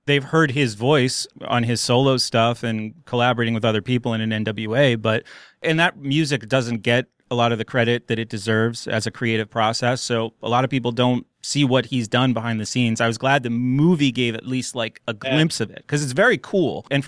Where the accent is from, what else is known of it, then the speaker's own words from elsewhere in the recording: New Hampshire, United States; I came across this music when I was like 16. I was growing up in New Hampshire.